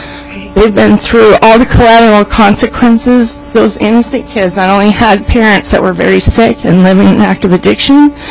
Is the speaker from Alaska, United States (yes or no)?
yes; Ketchikan, Alaska, United States; I was 19 at the time, and I grew up in Alaska my whole life, logging camps, mostly in Ketchikan as well. So I was in Tacoma, Washington at that time.